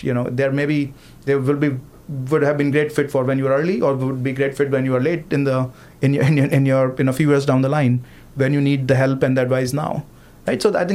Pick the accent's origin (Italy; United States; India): India; born there; Yeah, I was born in India